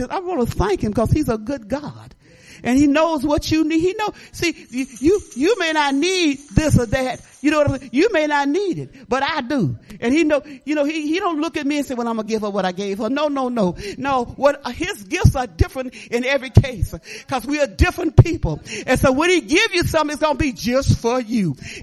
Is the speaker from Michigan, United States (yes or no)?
yes; Detroit, Michigan, United States; I was raised in Black Bottom of Detroit, they called it.